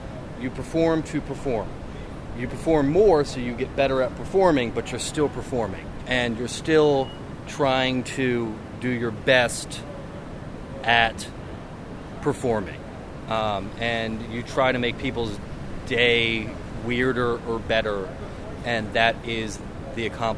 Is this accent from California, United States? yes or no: no; Maryland, United States; I'm from Maryland. I drive up here.